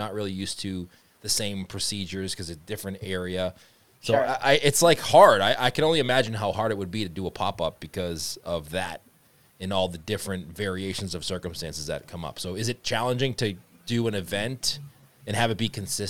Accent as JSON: {"language": "English", "town": "Boston", "region": "Massachusetts", "country": "United States", "said": "Maybe because I'm from Boston and Boston's similar."}